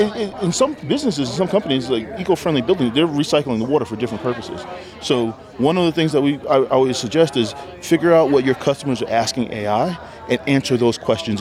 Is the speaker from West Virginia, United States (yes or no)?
no; New York, United States; New York. What part? Long Island. Okay. South Shore, Long Island.